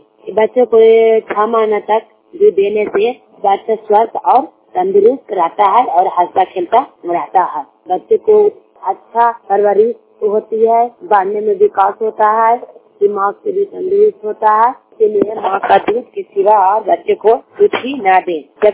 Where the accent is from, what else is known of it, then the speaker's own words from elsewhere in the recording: Tilara, Bihar, India; मैं तिलाड़ा का रहने वाली हूँ, जिला नालंदा।